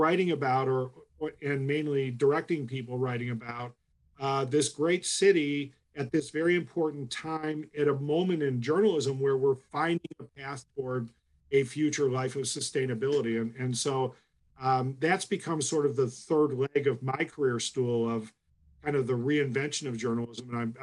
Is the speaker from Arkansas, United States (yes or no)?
no; Chicago, Illinois, United States; I grew up in the Chicago area. I was born in the city.